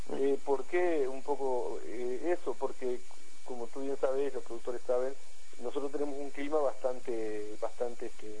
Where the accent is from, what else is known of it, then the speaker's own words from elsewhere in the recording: San Bautista, Canelones, Uruguay; somos de San Bautista, somos 4 productores de San Bautista, 2 empresas de San Bautista